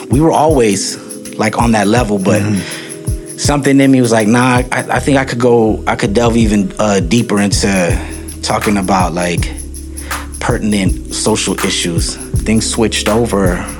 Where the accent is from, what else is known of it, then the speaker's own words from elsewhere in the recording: San Diego, California, United States; representing Southeast San Diego by way of Paradise Hills.